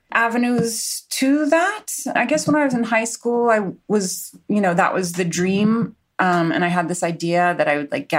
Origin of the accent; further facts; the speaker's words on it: Massachusetts, United States; I grew up outside of Boston.